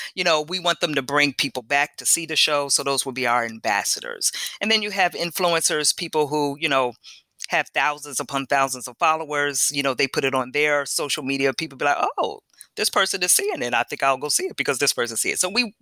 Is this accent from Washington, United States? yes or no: no; New Jersey, United States; So not only do we do New York, I'm from New Jersey.